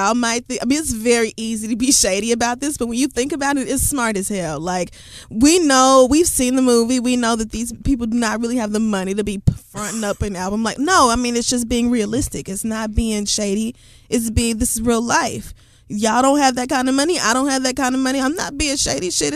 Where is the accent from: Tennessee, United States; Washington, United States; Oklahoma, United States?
Oklahoma, United States; Tulsa; And Crystal is from my hometown of Tulsa, Oklahoma.